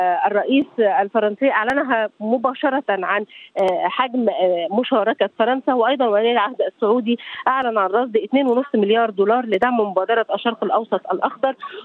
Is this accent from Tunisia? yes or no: no; Egypt; فإحنا كمصريين، نحن كمصريين نعيش اليوم بيوم